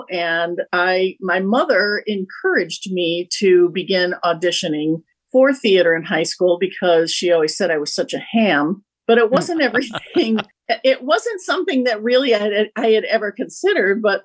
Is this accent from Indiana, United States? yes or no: yes; Hammond, Indiana, United States; I grew up in Hammond, Indiana, attended Ala Harding Elementary, and graduated from Hammond Morton High School